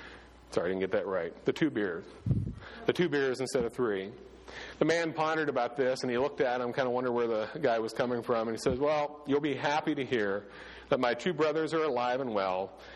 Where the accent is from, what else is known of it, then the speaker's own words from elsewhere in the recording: Ireland; I'm Irish, but I can't do the brogue.